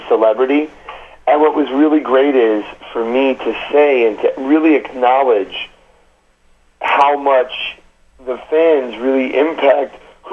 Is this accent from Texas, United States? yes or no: no; Brooklyn, New York, United States; I was like, oh my God, I'm a kid from Brooklyn. What am I doing in the depths of Alaska?